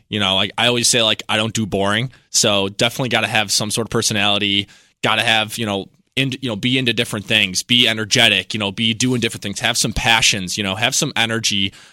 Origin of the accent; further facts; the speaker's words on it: Buffalo, New York, United States; now in Rochester, United States; I went to Fisher. I'm from Buffalo.